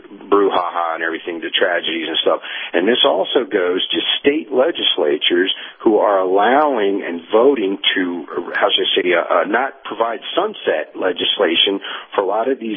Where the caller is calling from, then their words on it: Tennessee, United States; in Tennessee.